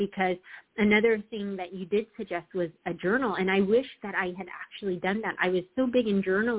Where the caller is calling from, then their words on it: California, United States; everyone, and I'm calling from Southern California.